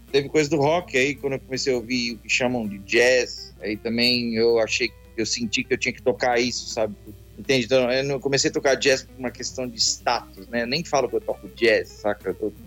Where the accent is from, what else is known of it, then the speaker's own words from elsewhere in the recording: São Paulo, Brazil; eu nasci na Zona Leste de São Paulo, num bairro chamado Vila Santa Isabel.